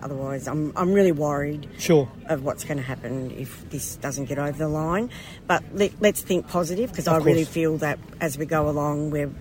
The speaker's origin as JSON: {"language": "English", "town": "Geelong", "region": "Victoria", "country": "Australia", "tie": "born or raised there", "lives_now": "Noosa, Australia", "said": "But I was raised in Geelong through Stolen Generation."}